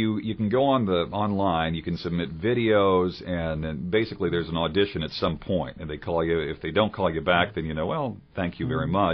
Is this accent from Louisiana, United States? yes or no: no; Huntington, West Virginia, United States; I was born here. My dad, Grayson, we lived up on the south side of Huntington here, Memorial Park Drive